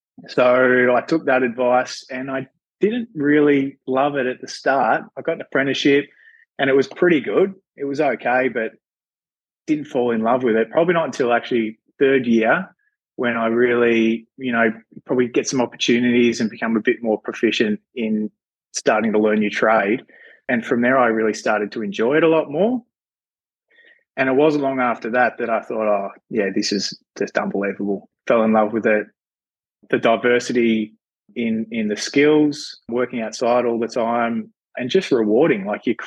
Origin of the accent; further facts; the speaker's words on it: Lilydale, Victoria, Australia; I grew up in Lilydale and in the Dandenongs, east of Melbourne.